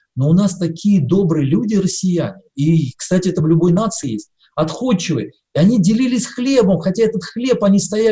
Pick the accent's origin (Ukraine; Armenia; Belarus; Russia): Ukraine; Я рос на Украине, я москвич в третьем поколении